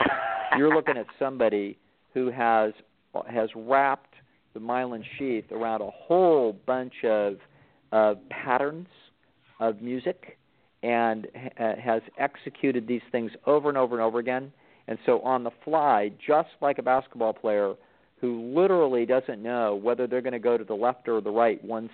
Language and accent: English; Sacramento, California, United States; because I'm from Sacramento area, and so I've got a soft spot in my heart for the Sacramento Kings.